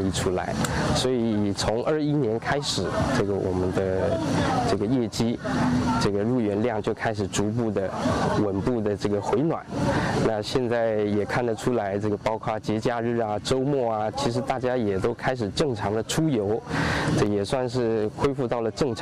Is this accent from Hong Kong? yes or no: no; Taiwan; now in China; ，那我来祖国大陆已经有15年了，那基本上是常住在这个地方，那我本身现在也组成了一个两岸婚姻家庭，我的太太是苏州人，那么我女儿也是苏州人。